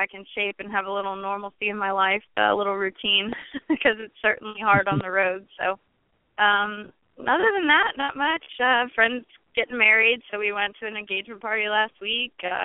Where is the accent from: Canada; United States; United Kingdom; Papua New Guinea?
United States; Texas; I'm from Texas. We eat meat.